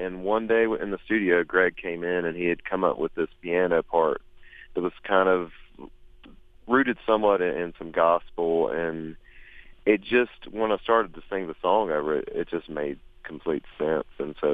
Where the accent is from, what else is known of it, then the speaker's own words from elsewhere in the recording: North Carolina, United States; we're from North Carolina, so being from the South, the Civil War is kind of this unavoidable thing.